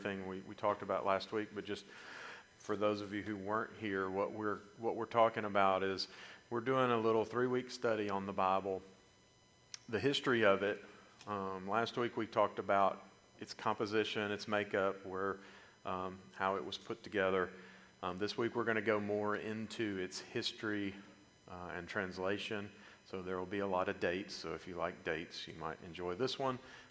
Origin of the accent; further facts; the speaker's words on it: Nashville, Tennessee, United States; I grew up in the Church of Christ. I grew up in the local church here in Nashville, Tennessee.